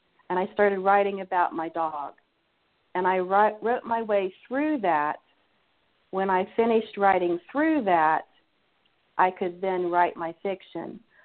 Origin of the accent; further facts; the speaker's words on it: Ohio, United States; Because I was born and raised in Ohio, I was invited